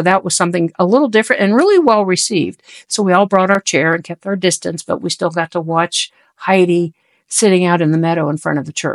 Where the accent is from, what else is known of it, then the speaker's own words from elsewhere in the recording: Pickens, West Virginia, United States; I grew up in Pickens